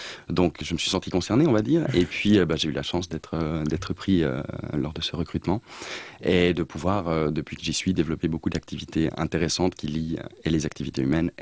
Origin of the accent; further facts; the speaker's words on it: North, Cameroon; je suis né au Nord Cameroun, à la porte d'un des plus grands parcs nationaux du Cameroun, le parc de Waza. Et c'est probablement aussi le fait que j'ai grandi pendant mes 10 premières années dans des espaces où il y avait de la grande faune